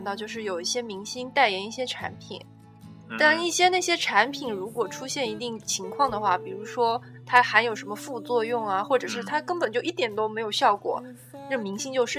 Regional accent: China; 它如果要带给我们中国人更多的东西的话，它务必就是正能量

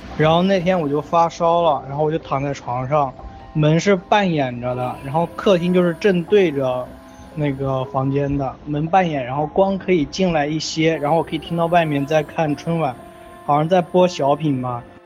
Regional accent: Zhushan, Hubei, China; also born or lived in Shiyan; 我是湖北十堰的嘛，然后我小时候在老家在竹山，然后那会儿我忘记几年了，反正那会儿大概就3-4岁左右，因为那会儿还在竹山没有到十堰，我是快4岁

